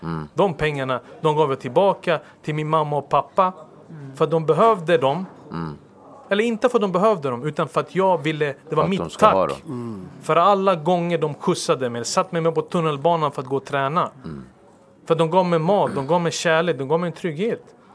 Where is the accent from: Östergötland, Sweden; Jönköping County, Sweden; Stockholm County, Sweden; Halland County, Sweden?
Stockholm County, Sweden; Stockholm; Jag kom från Husby, Kista och nu tränar jag Rinkeby United. Och de har tagit hand om mig som att jag faktiskt växt upp där.